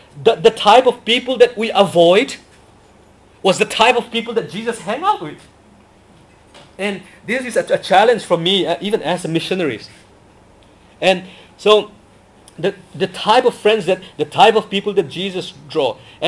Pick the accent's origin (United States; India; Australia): India; Mizoram; first language Mizo; English is a second language; he understand when I speak in my mother tongue in Mizo.